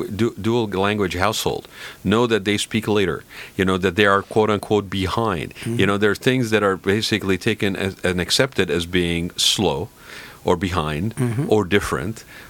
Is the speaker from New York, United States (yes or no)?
no; California, United States; as a Californian, you'd be proud